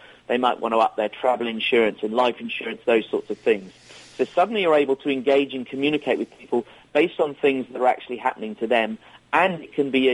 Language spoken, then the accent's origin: English; England, United Kingdom; accent: English; now in Burlingame, United States; I've still retained my English accent, but I'm sure, if we were to do this in a year, maybe my accent will be a bit further diluted.